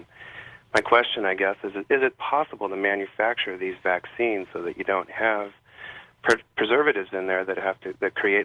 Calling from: Washington, United States; in Washington State.

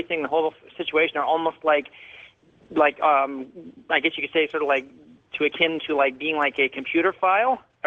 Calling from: Toronto, Ontario, Canada; I'm calling from Toronto, Canada.

